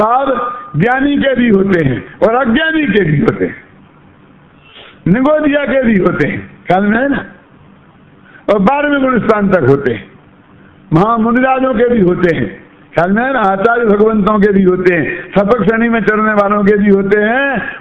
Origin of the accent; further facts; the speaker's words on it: India; मैं हिंदुस्तान से